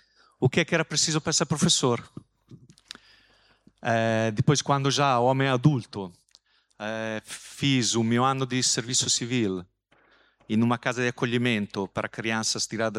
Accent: Milan, Lombardy, Italy; Portuguese is a second language; moved away as an adult; now in Lisbon, Portugal; Sou italiano de Milão e fiz Lisboa a minha casa.

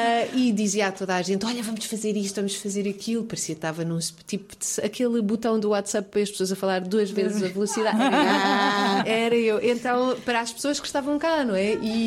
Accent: Barreiro, Setúbal, Portugal; also born or lived in Baixa da Banheira; Eu vivia na Baixa da Banheira, portanto, cresci no Barreiro com os meus avós, depois Baixa da Banheira e Val da Moreira. Portanto, todo aquele enclave, a luso-afro, agora bastante brasileiro.

